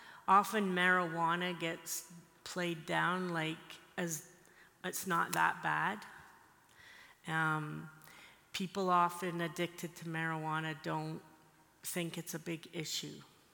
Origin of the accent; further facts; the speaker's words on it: Scotland, United Kingdom; I'm from Scotland, I go back there often